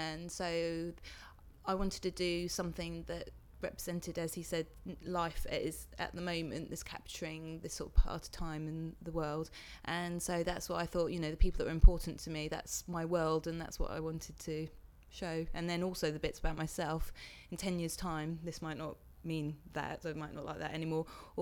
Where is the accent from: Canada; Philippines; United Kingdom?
United Kingdom; Horsham, South East England; now in London, United Kingdom; I'm 30 years old. I'm originally from Horsham but I live in South London at the moment.